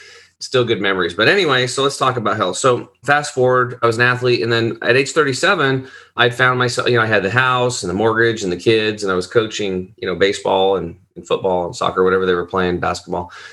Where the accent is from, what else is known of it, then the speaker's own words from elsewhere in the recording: Oregon, United States; I grew up over in Eastern Oregon. It's just like, it's on a small cattle and hay farm.